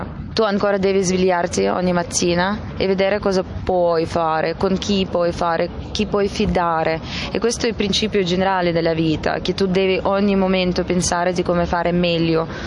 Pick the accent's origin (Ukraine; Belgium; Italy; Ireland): Ukraine; born there; Italian is a second language; also born or lived in Moscow; Sono nata qui in Ucraina, ho un documento certificato di nascita che dice che sono ucraina, però è successo così in vita che ho dovuto finire scuola a Mosca. Mia mamma è russa.